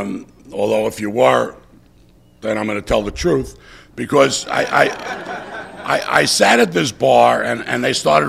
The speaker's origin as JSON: {"language": "English", "region": "New York", "country": "United States", "tie": "born or raised there", "said": "But I really, when I was, growing up in New York, I wasn't really looking to find a role model"}